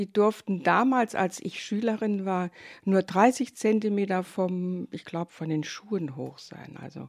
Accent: Saarland, Germany; moved away as an adult; Ich komme aus dem Saarland und wir waren total ausgebombt und die Wohnung war noch reichlich eng, die wir dann bezogen hatten.

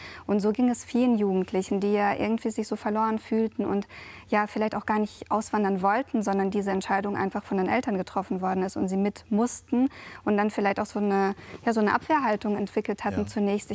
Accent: Buchen, Baden-Württemberg, Germany; Wir haben zunächst in Klein Kasachstan gelebt. Das war ein Stadtviertel in Buchen im Odenwald, wo ich aufgewachsen bin, also in Süddeutschland.

